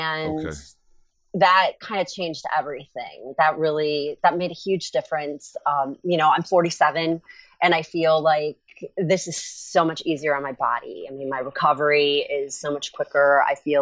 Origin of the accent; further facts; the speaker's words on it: Marblehead, Ohio, United States; So I'm from Ohio. I'm from Marblehead, Ohio, a little town out in the peninsula.